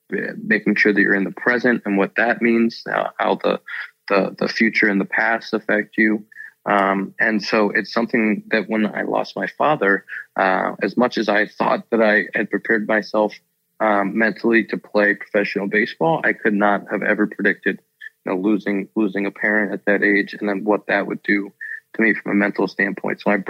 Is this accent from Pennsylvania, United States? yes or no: yes; Pittsburgh, Pennsylvania, United States; when you grow up in a city, like I grew up in Pittsburgh